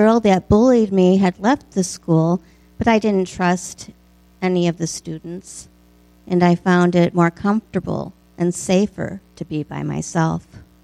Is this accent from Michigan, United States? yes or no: no; Hinsdale, Illinois, United States; born there; I was born in Hinsdale, Illinois.